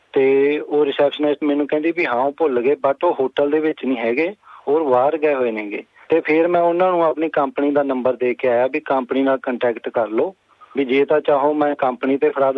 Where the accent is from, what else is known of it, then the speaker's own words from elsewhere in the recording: Mahmadpur, Punjab, India; moved away; ਭਾਜੀ ਇੱਥੇ ਆਇਆ ਨੂੰ ਮੈਨੂੰ ਅਰਾਊਂਡ ਵੀ 7 ਸਾਲ ਦੇ ਕਰੀਬ ਹੋ ਚੱਲੇ ਨੇਗੇ, ਤੇ ਮੇਰਾ ਪਿੰਡ ਹੈਗਾ ਮਹਮਦਪੁਰ, ਜ਼ਿਲ੍ਹਾ ਸੰਗਰੂਰ ਦੇ ਵਿੱਚ ਆਏ।